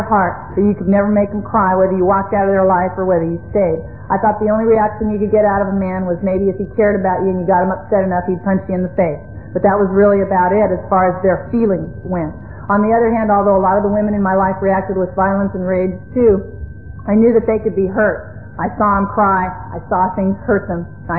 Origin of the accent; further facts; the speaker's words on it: Venice, United States; But as I grew up in Venice at that time, I was sort of an observer of people, and I was a rather quick child.